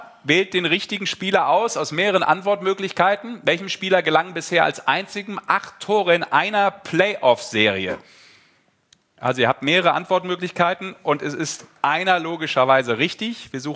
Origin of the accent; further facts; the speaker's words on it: Düsseldorf, North Rhine-Westphalia, Germany; Nur weil ich in Düsseldorf geboren bin, nämlich ich bin einer von denen, der gibt es offen zu, der als Düsseldorfer immer zum Karnevalfeier nach Köln gefahren ist